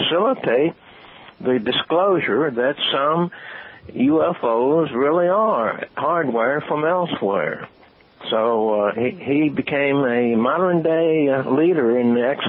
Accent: Fort Monroe, Virginia, United States; I ended up as a clerk typist in civil service for the Army in Fort Monroe, Virginia, my hometown area.

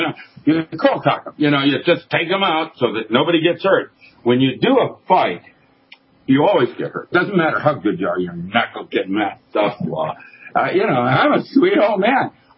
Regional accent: Philippines; I grew up in the Philippines. I was 4 years old, and I was the wrong color.

